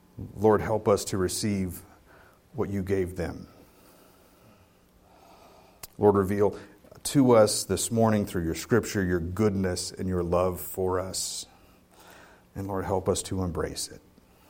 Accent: Sacramento, California, United States; So I grew up in Sacramento. We had two seasons.

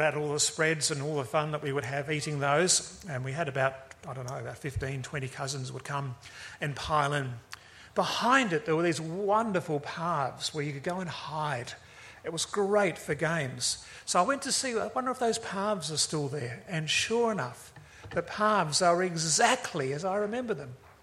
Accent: Auckland, New Zealand; I grew up in Auckland, I'm a Kiwi by birth

